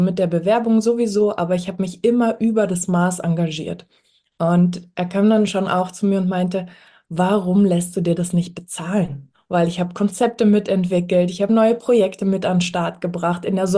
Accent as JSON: {"language": "German", "region": "Berlin", "country": "Germany", "said": "ich komme aus Berlin"}